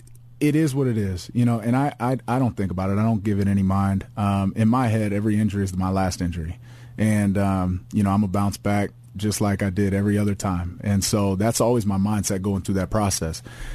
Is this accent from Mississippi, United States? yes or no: no; Cincinnati, Ohio, United States; because I'm from Cincinnati. Like, you guys are over here claiming Texas is the best football, but I'm here, you know, I'm clearly from Cincinnati, coming from there, and you guys are disrespecting me, you know?